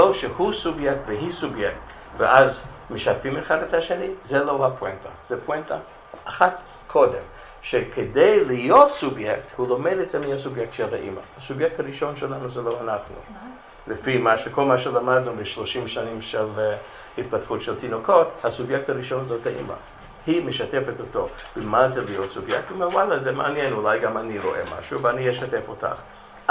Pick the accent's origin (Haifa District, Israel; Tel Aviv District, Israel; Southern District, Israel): Southern District, Israel; Beersheba; אפילו בדרום, אני מבאר שבע